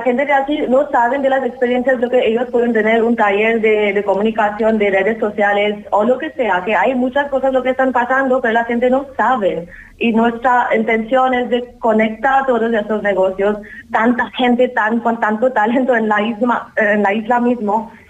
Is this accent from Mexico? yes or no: no; India; Spanish is a second language; now in Spain; cuando yo soy de la India y aquí he conocido una persona majorera